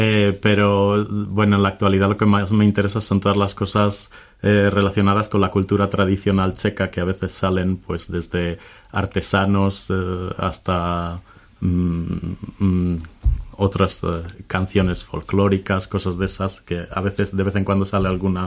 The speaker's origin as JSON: {"language": "Spanish", "country": "Spain", "lives_now": "Prague, Czechia", "said": "O sea que soy un español que participa del folclore moravo."}